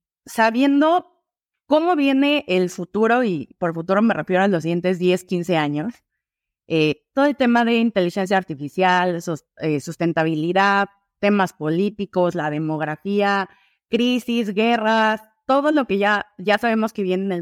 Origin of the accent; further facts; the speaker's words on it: Mexico City, Mexico; Yo soy de Ciudad de México.